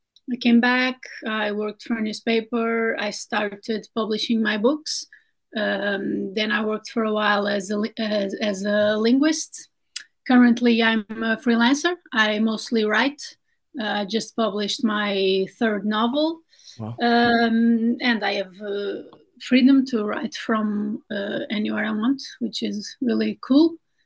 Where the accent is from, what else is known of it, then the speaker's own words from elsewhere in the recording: Vizela, Braga District, Portugal; now in Lisbon, Portugal; I was born in Vizela. It's a town in Minho, which is in the north of Portugal. Okay. I lived there until I was 18 years old.